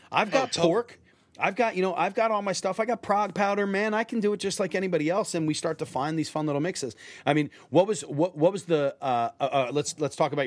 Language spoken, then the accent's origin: English; Philadelphia, Pennsylvania, United States; Dude, you know I'm from Philly, right?